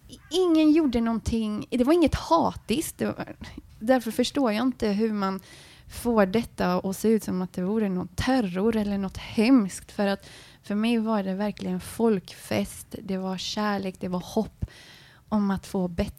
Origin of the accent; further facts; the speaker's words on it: Sweden; born there; jag är född här i Sverige.